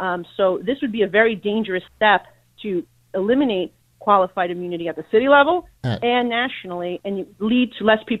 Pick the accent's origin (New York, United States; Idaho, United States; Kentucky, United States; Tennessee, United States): New York, United States; New York City; As a New Yorker, I could tell you that certainly NYPD has the most diverse police department in the world